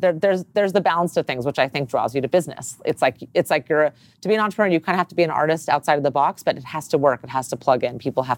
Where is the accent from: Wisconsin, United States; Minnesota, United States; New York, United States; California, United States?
California, United States; Los Angeles; Here, from here.